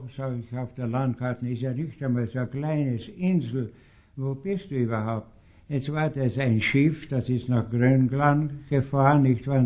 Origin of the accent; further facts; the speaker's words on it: Sopron, Győr-Moson-Sopron, Hungary; Naja, ich bin in Ödenburg geboren, nicht wahr? Auch meine Eltern und Großeltern, alles, wir sind Ödenburger, nicht wahr?